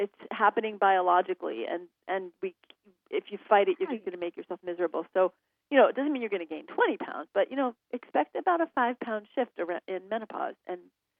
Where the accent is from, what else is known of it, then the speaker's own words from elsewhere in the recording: New York City, New York, United States; I grew up in New York City, and I was just, you know, street games were a thing.